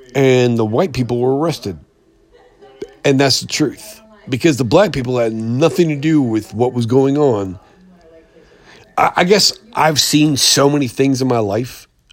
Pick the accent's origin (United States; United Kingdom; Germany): Germany; I'm from Germany. I'm a Jew from Germany.